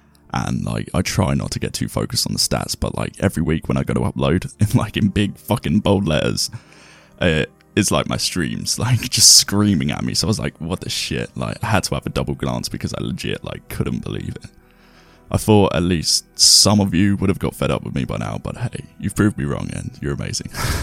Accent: England, United Kingdom; my hometown has just had this new, like, South African variant, and it's, like, the first place in the UK to get it

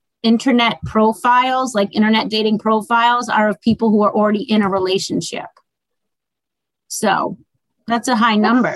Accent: Boston, Massachusetts, United States; I'm from Boston. We're hardcore girls. We just say what we want.

